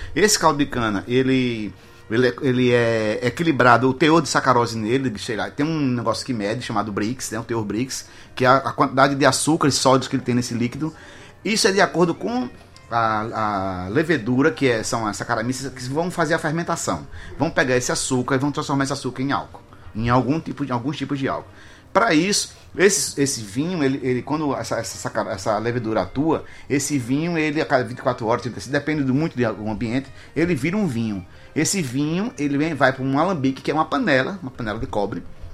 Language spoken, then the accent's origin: Portuguese; Paraíba, Brazil; não é porque eu sou paraibano, não, que eu tomei no Brasil é produzida na Paraíba